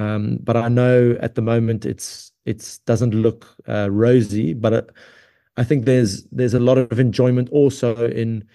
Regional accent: South Africa; Me as a South African, I'd love to see the Shark Tank or not Newlands anymore, but Cape Town Stadium full

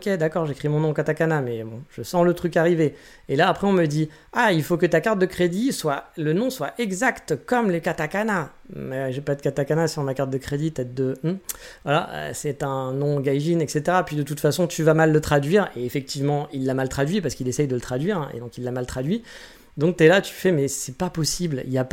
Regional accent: France; now in Japan; Bah oui, on est français ou on l'est pas.

